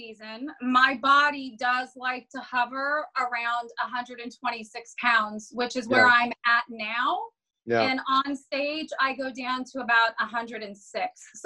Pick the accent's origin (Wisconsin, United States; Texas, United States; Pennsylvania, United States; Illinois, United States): Texas, United States; I like protein. I'm a Texan.